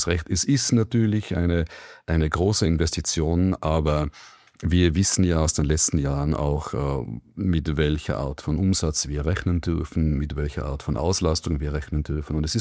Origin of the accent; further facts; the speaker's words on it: Tyrol, Austria; wie komme ich aus Tiroler zum Profisegeln